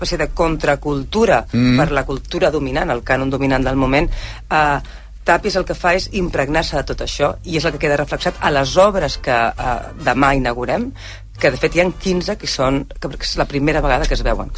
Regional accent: Catalonia, Spain; Soc del Penedès.

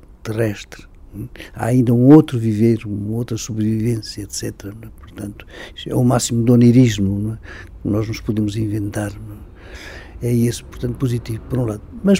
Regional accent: Norte, Portugal; É mais a parte norte do Minho.

